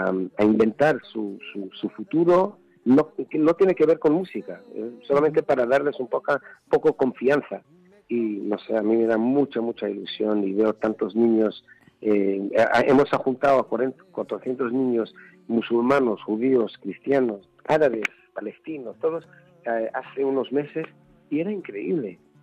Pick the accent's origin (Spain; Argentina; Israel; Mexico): Israel; Spanish is a second language; israelíes también no creen que tienen buena cultura, o, ¿sabes? No apreciamos lo que tenemos. Yo, como un extranjero